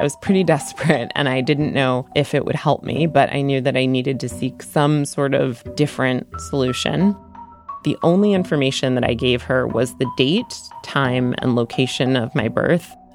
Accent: Connecticut, United States; I grew up in Connecticut, but as a result of frequenting all these different treatment centers, I've lived at various places in the country.

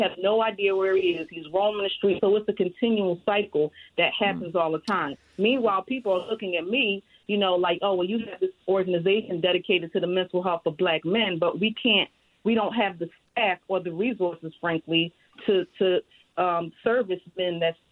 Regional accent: Philadelphia, Pennsylvania, United States; Someone in the community, you know, we're born and raised in North Philly.

